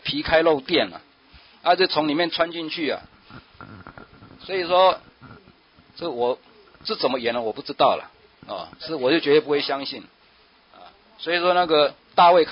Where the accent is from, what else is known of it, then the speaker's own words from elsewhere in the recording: Taiwan; 我们台湾人